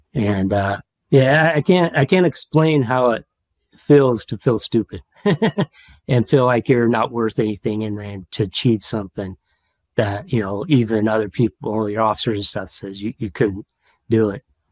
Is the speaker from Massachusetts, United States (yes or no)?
no; California, United States; I actually grew up in the Central California where it's all farmland and almond orchards and a lot of agriculture.